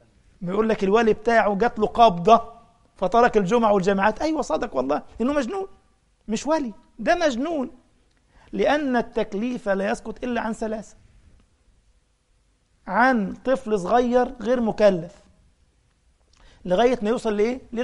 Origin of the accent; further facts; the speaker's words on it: Egypt; عندنا في مصر